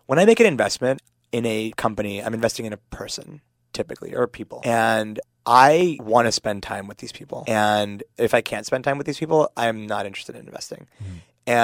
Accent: Pittsburgh, Pennsylvania, United States; So for those of you who don't know, so I grew up in Pittsburgh, so … Desi is like short for Indian.

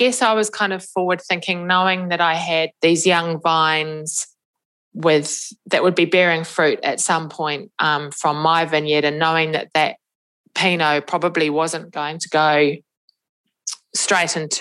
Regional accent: New Zealand; Being a Kiwi

